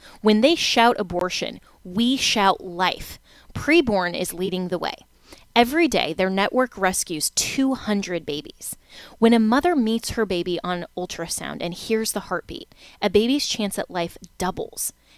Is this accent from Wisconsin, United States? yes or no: no; Florida, United States; including my home state of Florida